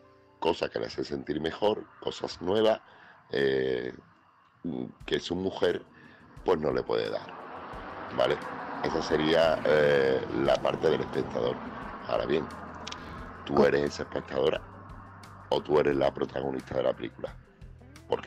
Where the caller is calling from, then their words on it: Seville, Andalusia, Spain; corresponsal de Sevilla.